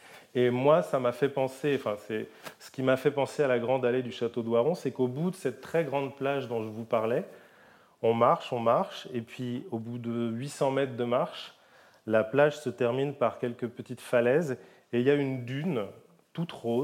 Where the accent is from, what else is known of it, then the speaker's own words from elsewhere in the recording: Saint-Brieuc, Brittany, France; j'ai grandi à Saint-Brieuc, au bord de la mer.